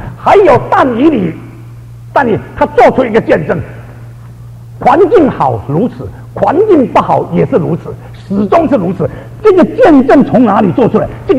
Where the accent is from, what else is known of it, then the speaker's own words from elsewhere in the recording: Singapore; 霍牧师知道我是新加坡人。